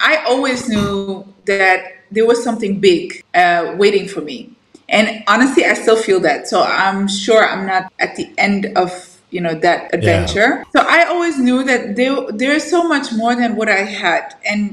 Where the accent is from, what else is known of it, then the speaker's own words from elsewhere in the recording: Netherlands; because I grew up in Holland, in Netherlands.